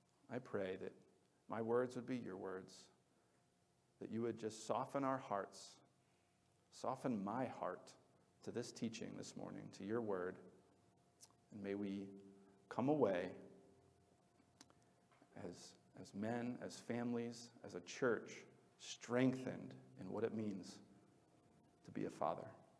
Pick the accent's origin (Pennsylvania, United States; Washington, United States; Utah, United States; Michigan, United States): Pennsylvania, United States; Lancaster; It's real near where Bonnie and I grew up in Lancaster.